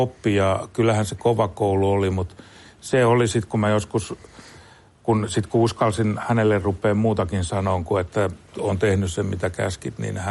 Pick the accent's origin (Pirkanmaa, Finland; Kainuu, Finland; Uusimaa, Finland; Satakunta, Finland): Satakunta, Finland; Rauma; born there; kyllä mä oon länsisuomalainen niin kuin hengeltäni, niin kuin mä oon Raumalla syntynyt